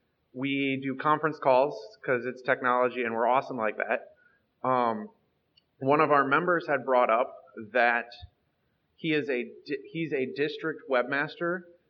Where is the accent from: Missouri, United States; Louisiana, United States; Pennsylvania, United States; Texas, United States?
Missouri, United States; St. Louis; I'm from St. Louis.